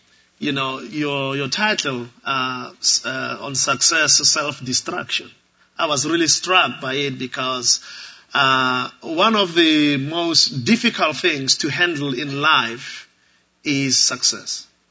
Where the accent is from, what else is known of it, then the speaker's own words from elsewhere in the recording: Mamelodi, Gauteng, South Africa; I'm from Johannesburg, South Africa. In fact, outside Johannesburg, in a township called Mamelodi.